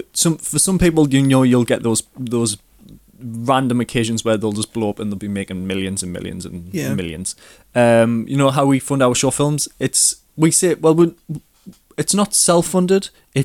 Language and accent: English; England, United Kingdom; Yeah, we are English, by the way, and England got knocked out of the World Cup.